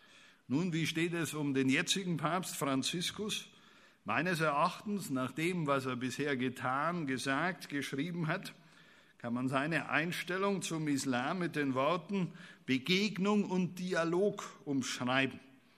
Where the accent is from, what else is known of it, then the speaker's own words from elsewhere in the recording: Bavaria, Germany; wie ich als Bayer sagen darf